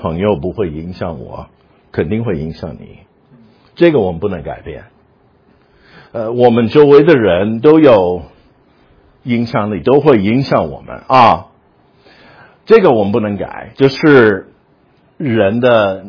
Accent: United States; 我们是美国人，我们碰到一个英国的人

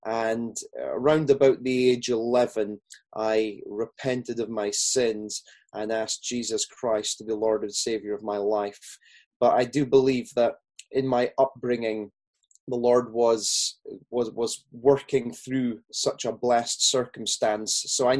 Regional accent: Peterhead, Scotland, United Kingdom; accent: Scottish; also born or lived in Aberdeen; So I grew up there I was born in Aberdeen, and then I grew up in a town north of there called Peterhead. And though I sound very Scottish

